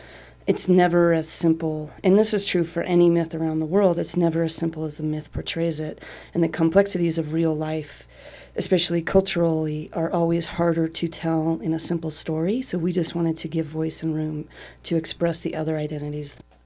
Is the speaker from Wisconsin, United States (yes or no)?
no; Wyoming, United States; growing up in Wyoming, and I'm third generation Wyomingite